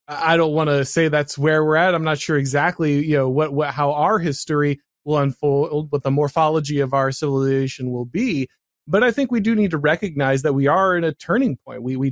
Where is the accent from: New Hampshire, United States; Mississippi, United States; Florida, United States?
Florida, United States; Many people moved to my home state because they recognize that who was in charge mattered, and the fact that Florida was able to go ahead and take serious action on its own